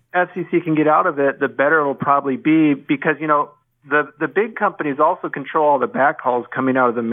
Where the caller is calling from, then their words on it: Nebraska, United States; I'm calling from Nebraska.